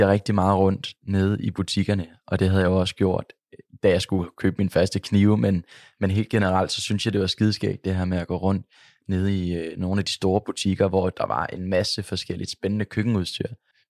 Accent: Lyngby, Capital Region of Denmark, Denmark; der havde vi en stor have hjemme i mit barndomshjem i Lyngby

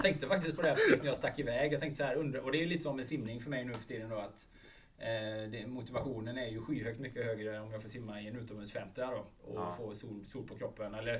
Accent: Borås, Västra Götaland County, Sweden; Jag är väldigt förtjust i min hemstad faktiskt.

